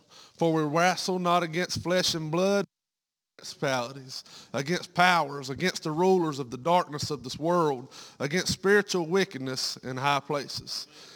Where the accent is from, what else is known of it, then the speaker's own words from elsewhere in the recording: Conway, South Carolina, United States; I'm from Conway, South Carolina, in between Antler and Myrtle Beach.